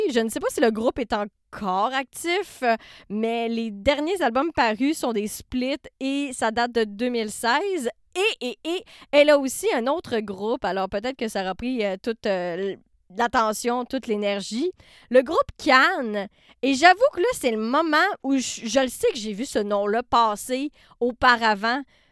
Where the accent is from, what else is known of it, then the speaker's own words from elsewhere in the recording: Trois-Rivières, Quebec, Canada; je les aurais découverts à Trois-Rivières, ma ville natale